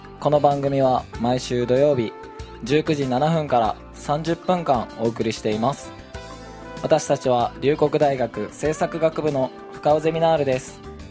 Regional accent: Suita, Osaka, Japan; 出身は大阪の吹田市出身です。あの万博あるとこですね、太陽の塔の。

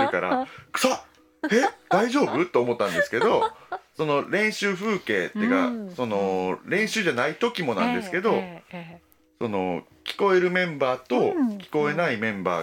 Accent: Osaka, Japan; いや違う違う違うと、俺は大阪やねんけど東京にしかないからって言ったんですよ

